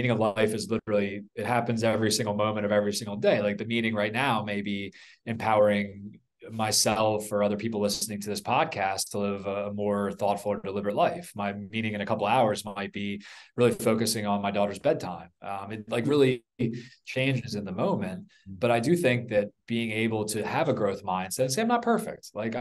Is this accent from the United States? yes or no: yes; East Coast, United States; It's just part of my nature and also part of why I grew up on the East Coast of the US.